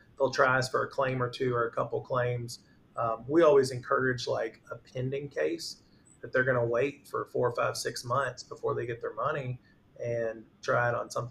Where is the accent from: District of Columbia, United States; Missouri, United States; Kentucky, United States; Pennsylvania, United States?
Kentucky, United States; Bardstown; I grew up in Bardstown, about an hour south of where we're at in southern Indiana, kind of bourbon capital of the world, so to speak.